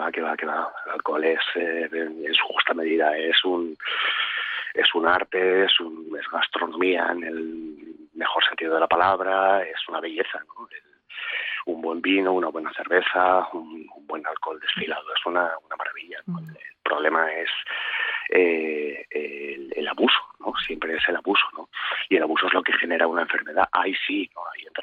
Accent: La Rioja, Spain; Yo soy de La Rioja, uh-huh, primo hermano vuestro

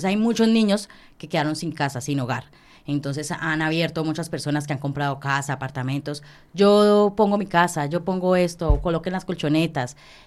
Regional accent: Colombia; nosotros como colombianos nos han enseñado como que sacarnos el pan de la boca para poder ayudar a otros.

